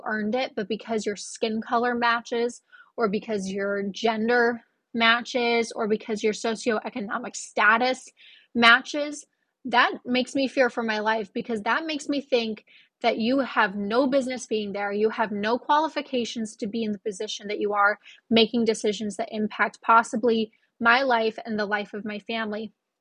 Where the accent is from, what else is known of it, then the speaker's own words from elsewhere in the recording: United States; As an American, I want my taxpaying dollars to go towards a highly competent military.